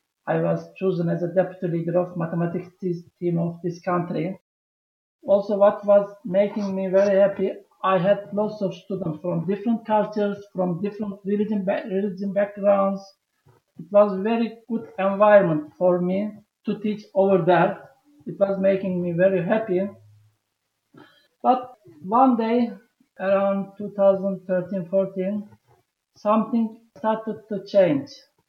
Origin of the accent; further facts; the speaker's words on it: Turkey; English is a second language; I am from Turkey.